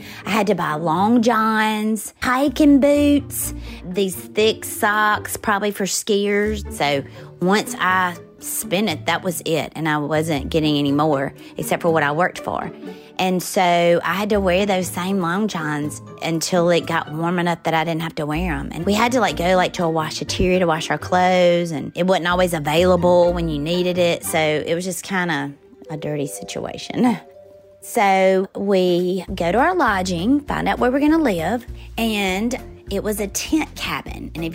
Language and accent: English; the South, United States; So we got there, and I grew up in the South.